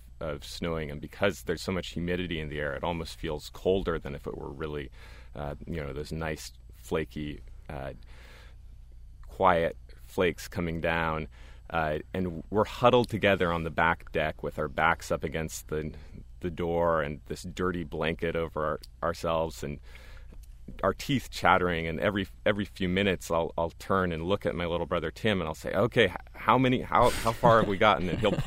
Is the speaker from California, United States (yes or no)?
yes; Berkeley, California, United States; born there; I was born at home in Berkeley, California, with a midwife.